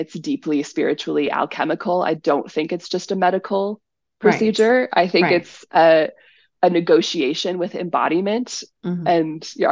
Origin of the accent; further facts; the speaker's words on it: Boise, Idaho, United States; I grew up in Boise, Idaho. I've been in some like extremely conservative places with my work.